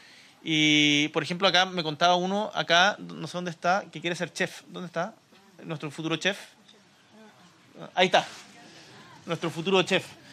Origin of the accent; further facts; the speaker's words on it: Chile; somos todos chilenos y chilenas